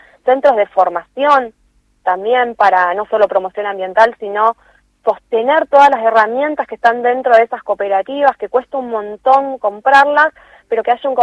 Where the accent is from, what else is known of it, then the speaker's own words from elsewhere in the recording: Villa Fiorito, Buenos Aires Province, Argentina; Yo soy de Fiorito, como dijeron ustedes, en Lomas, y en Lomas hemos tenido reconocimiento.